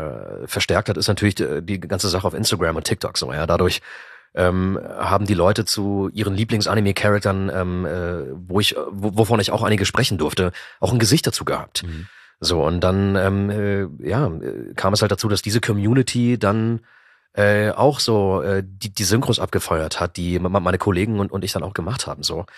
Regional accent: Germany; Zu Hause haben wir Griechisch gesprochen. Ich spreche auch akzentfreies Griechisch, also wie Native quasi. Und Deutsch, klar ist klar, ich bin in Deutschland geboren und groß geworden.

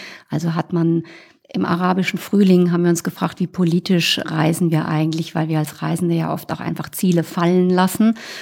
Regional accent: Rhineland-Palatinate, Germany; Ich reise in die Pfalz, wo ich herkomme, mit meiner Tochter, dort zu meinem Mann und zu meiner Mutter.

